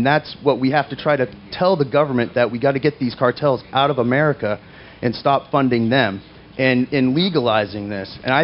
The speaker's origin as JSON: {"language": "English", "region": "Maine", "country": "United States", "said": "I'm from Maine. I'm just from north from you, right here."}